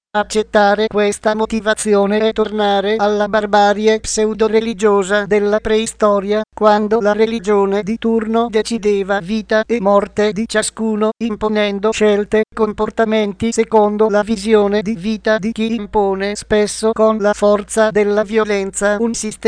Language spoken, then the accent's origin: Italian; Sicily, Italy; E lo dico da siciliana, ecco